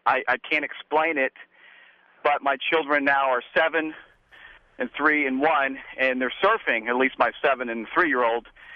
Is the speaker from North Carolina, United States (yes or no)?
no; Florida, United States; I grew up in Florida and love surfing.